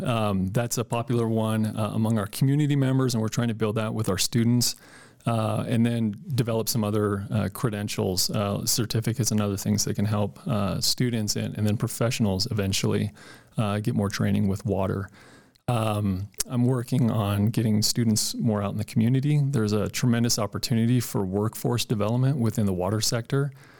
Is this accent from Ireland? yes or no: no; Denver, Colorado, United States; moved away as an adult; also born or lived in Utah / Nevada / New Mexico; I grew up in the Denver area and had always been interested in outdoor things and water, and college took me out of state. I did my undergraduate in Utah, and then master's work in Nevada, and then my PhD down in Albuquerque.